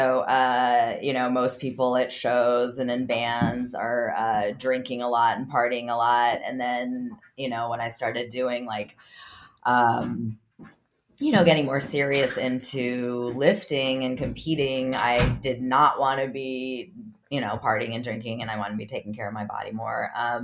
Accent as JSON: {"language": "English", "town": "Palo Alto", "region": "California", "country": "United States", "tie": "born or raised there", "said": "So, I grew up in Palo Alto, and I would say that most of the kids at my school who listened to metal hung out in the stoner section"}